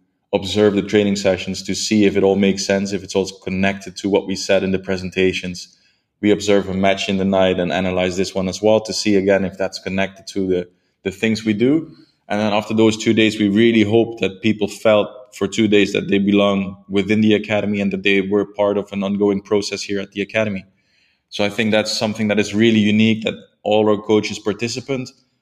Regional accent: Sittard, Limburg, Netherlands; Fortuna Sittard in the south of the country. It's my hometown team, so the team I always supported as a kid.

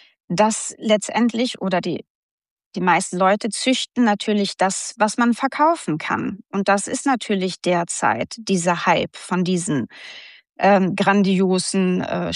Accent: Sweden; German is a second language; Ich bin gebürtige Schwedin, bin da in groß geworden, zur Schule gegangen und in einer Pferdefamilie groß geworden.

